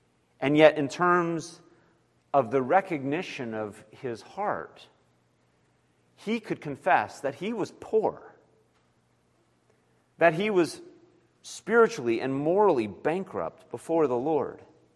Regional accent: California, United States; Maybe it's because I grew up driving in California.

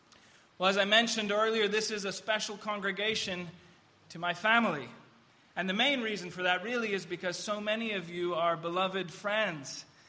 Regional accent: Cyprus; this is a very unique congregation in terms of my home country, in terms of Cyprus.

